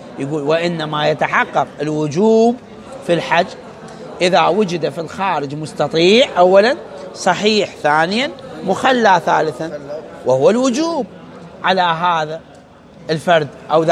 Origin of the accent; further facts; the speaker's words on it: Iraq; تتذكرون احنا عندنا في العراق كان الطريق مو آمن